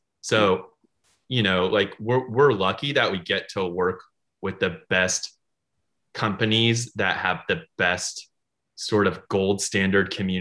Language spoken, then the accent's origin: English; San Francisco, California, United States; And I actually only did it because I grew up in San Francisco. And when I came home, I needed to make money.